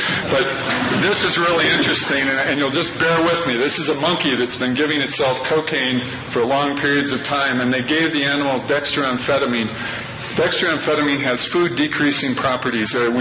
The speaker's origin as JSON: {"language": "English", "region": "Minnesota", "country": "United States", "tie": "born there", "said": "even though I live in Texas, I was born in Minnesota, and that was really painful."}